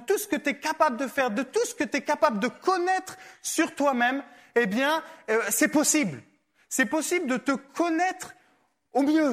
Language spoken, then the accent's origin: French; France; je suis français, je ne peux pas aller plus loin